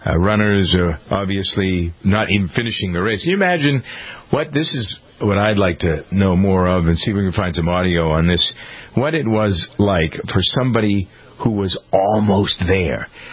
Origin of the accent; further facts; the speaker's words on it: Framingham, Massachusetts, United States; through my hometown of Framingham, into Natick